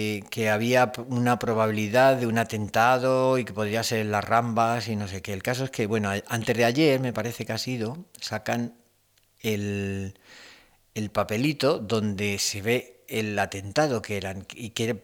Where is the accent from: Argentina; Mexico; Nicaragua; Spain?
Spain; tenemos como españoles